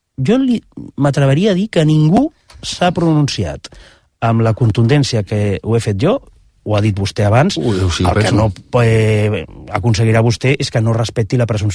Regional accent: Catalonia, Spain; Jo quan parlo amb molta gent de Castelló, que és la província que tinc més a prop com a tarragoní, parlem en català.

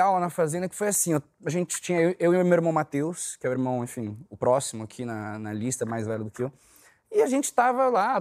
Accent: São Paulo, Brazil; Eu fui nascido, criado em São Paulo com a minha mãe, né?

